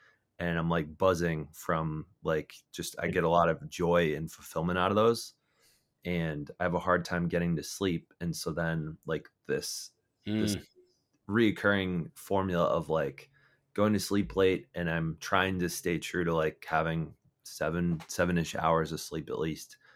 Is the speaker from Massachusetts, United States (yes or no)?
yes; Foxborough, Massachusetts, United States; I grew up in Foxborough.